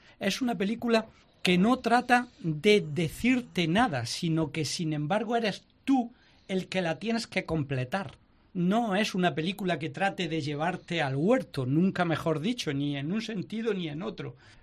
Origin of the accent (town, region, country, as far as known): Spain